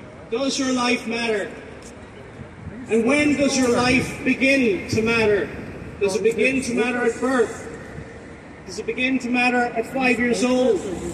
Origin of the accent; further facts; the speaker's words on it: Cork, Munster, Ireland; I was raised in a Roman Catholic home. I'm originally from Cork.